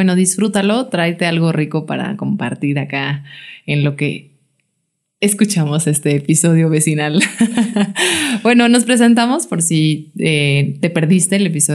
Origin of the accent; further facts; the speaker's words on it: Mexico City, Mexico; Que nosotros venimos de Ciudad de México